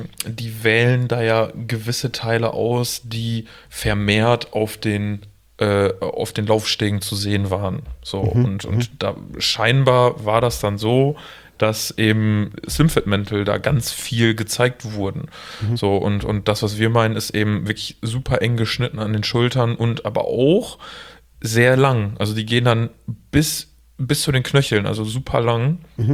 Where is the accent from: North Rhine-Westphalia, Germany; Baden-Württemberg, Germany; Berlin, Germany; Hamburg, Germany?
North Rhine-Westphalia, Germany; Münster; Ich als Münsteraner